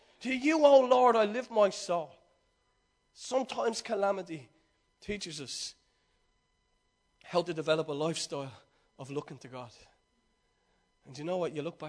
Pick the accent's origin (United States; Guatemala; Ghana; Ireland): Ireland; Dublin, Leinster; I live in Ireland. I'm from Ireland. I'm from Dublin. I'm from this community.